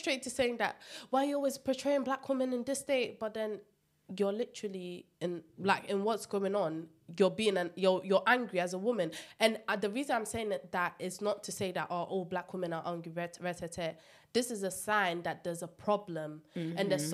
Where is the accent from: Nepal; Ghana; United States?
Ghana; I grew up in Ghana. So you get beats in school as well.